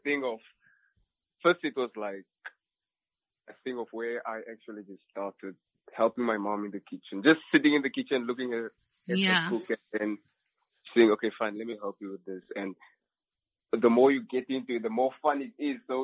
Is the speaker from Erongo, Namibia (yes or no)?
yes; Walvis Bay, Erongo, Namibia; I was born here in Wolfish Bay, where I currently am right now.